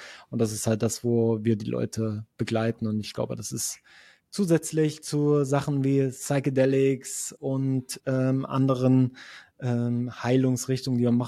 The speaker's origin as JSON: {"language": "German", "region": "Berlin", "country": "Germany", "also_born_or_lived": "Leipzig", "lives_now": "Switzerland", "said": "ich komme aus Berlin über Leipzig in die Schweiz"}